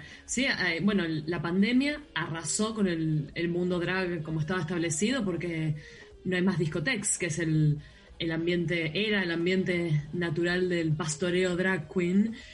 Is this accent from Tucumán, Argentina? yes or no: no; Buenos Aires, Argentina; como soy porteña de Buenos Aires, estoy acostumbrada al frío húmedo